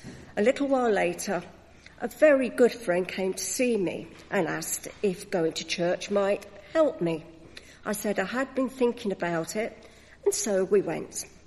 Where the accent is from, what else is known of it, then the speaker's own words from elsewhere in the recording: Arnold, East Midlands, United Kingdom; born there; I was born in Arnold, Nottingham, the fifth child out of six. The four elder siblings were all christened, but myself and my younger sister were never christened. My mother came from quite a religious family.